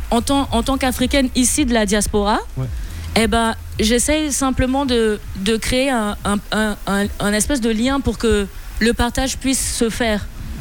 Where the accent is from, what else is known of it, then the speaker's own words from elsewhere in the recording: Côte d’Ivoire; Parce que quand j'étais petite, dans mon enfance, même quand j'ai grandi, j'étais en Côte d'Ivoire